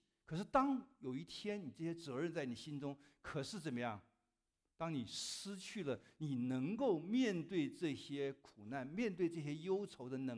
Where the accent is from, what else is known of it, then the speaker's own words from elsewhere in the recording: Taiwan; 我记得以前我在从小成长的时候是在那个台湾的高屏溪，我在高屏溪旁边长大的